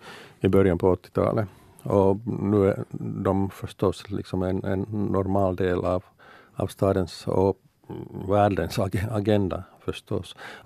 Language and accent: Swedish; Helsinki, Uusimaa, Finland; Och Helsingfors är min hemstad, så det är ganska naturligt att jag fortsätter till slut.